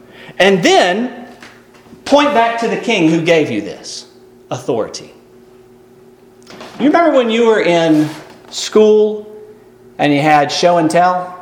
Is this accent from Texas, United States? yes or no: no; Mississippi, United States; Well, you know, I come from Mississippi, which is the hospitality state.